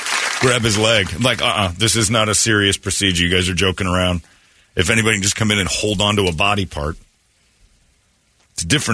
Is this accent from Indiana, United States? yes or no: yes; Indiana, United States; This is a story I laughed at, too, because this is from my home state in Indiana.